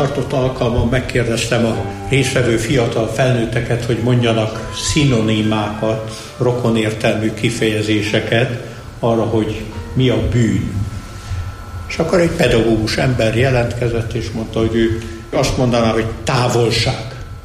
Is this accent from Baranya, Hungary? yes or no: no; Budapest, Hungary; Pesterzsébeti templom körül nőttünk föl, ott volt az édesapám lelkész először